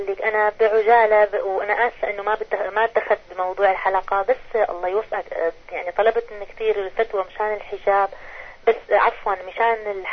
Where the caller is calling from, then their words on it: Syria; أنا من سوريا عم أحكي معك.